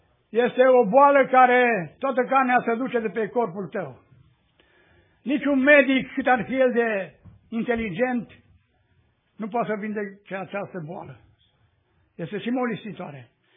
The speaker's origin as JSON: {"language": "Romanian", "country": "Romania", "said": "Eu sunt român, nu prea știu ungurește."}